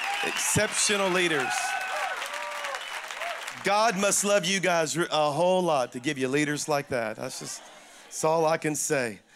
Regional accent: Louisiana, United States; But I'm a Cajun from South Louisiana, and I tell you that to lower your expectations, all right?

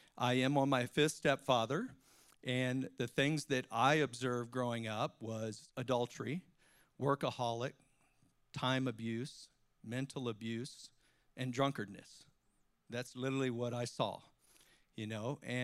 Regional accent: Virginia, United States; Now, I grew up in Virginia. I love to play every sport and football team.

